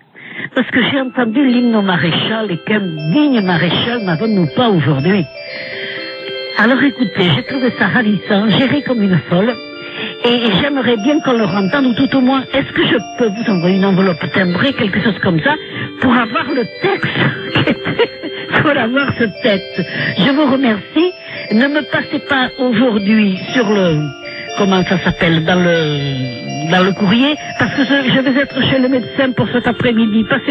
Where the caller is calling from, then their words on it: Occitanie, France; d'Amassade dans l'Ariège, c'est tout près de la frontière espagnole. Enfin bon, je vais avoir 79 ans